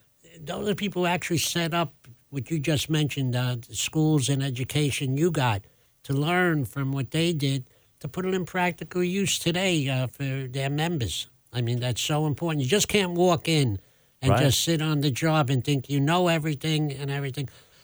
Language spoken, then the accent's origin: English; Brooklyn, New York, United States; Well, you know, I'm from Brooklyn, New York